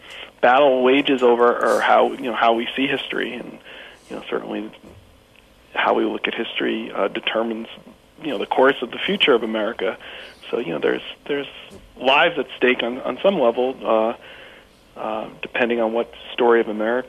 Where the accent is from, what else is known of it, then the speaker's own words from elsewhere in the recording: United States; first of all, I'm an American